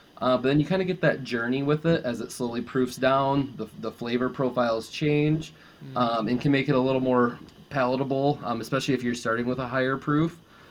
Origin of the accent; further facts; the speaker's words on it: Netherlands; I grew up in Holland, and the craft beer scene was always very alluring to me.